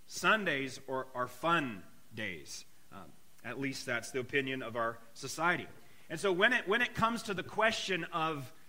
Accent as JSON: {"language": "English", "country": "Canada", "tie": "born or raised there", "moved": "yes", "lives_now": "United States", "said": "I actually am from Canada, born and raised, so if you hear strange words or weird accents, that's the fault of me being Canadian by birth. So I spent majority of my life up there. We moved down to Indiana just pre-COVID"}